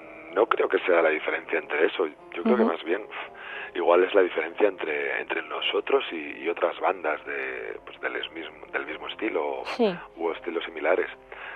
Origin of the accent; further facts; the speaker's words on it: Cantabria, Spain; pues mi tierra, pues Cantabria